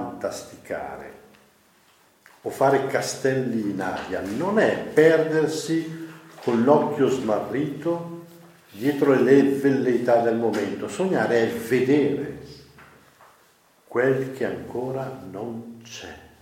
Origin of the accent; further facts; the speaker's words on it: Mozzanica, Lombardy, Italy; born there; Sono nato a Mozzanica, attaccato al santuario di Caravaggio.